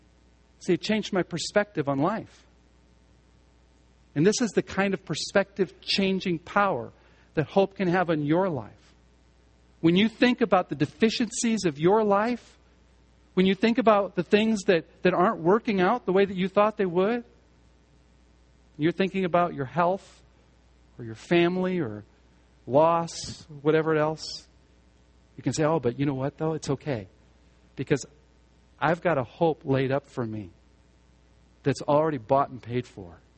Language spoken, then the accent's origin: English; Omaha, Nebraska, United States; When I was a little kid, we grew up in Omaha.